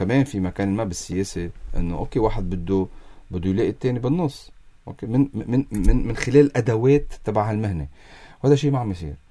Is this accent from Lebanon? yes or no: yes; Lebanon; نحن كلبنانيين